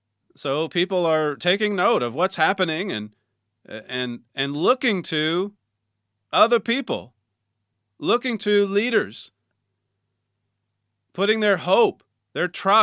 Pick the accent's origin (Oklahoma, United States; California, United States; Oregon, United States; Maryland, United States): Oklahoma, United States; now in United Kingdom; Even when I tell people here in the UK I'm from Oklahoma, I think 99 times out of 100, it immediately goes into the song … from the play.